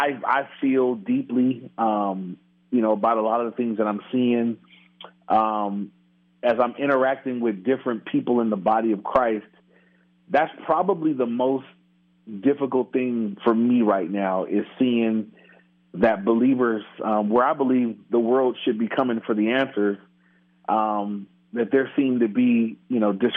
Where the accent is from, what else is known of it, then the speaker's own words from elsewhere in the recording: Inglewood, California, United States; Yeah, I grew up in Inglewood, which is in near L.A.